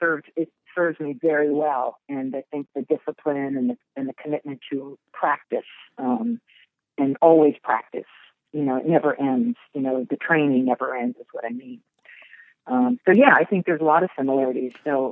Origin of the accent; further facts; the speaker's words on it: Maryland, United States; and I grew up in Maryland, which I didn't grow up in the mountains for sure.